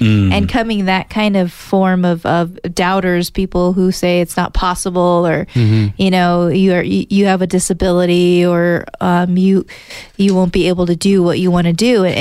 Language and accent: English; Sierra Vista, Arizona, United States; born there; now in Tucson, United States; And I was born in Sierra Vista, and I moved to Tucson when I was a teenager. Mm-hmm. So I've been here ever since. I graduated the University of Arizona, lived my whole life, you know, here.